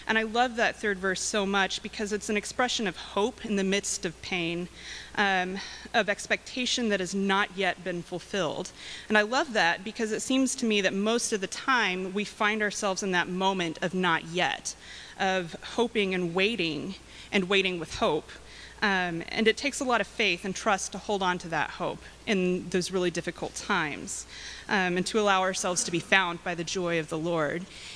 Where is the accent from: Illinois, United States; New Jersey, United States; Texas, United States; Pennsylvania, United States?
Texas, United States; Now, I'm from West Texas, so you can imagine that that was a bit of a shock for me.